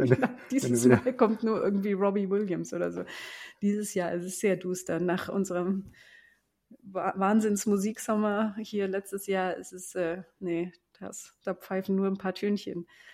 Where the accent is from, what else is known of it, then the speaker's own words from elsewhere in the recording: Munich, Bavaria, Germany; Ich bin viel auf der Welt unterwegs, aber München ist meine Heimatstadt.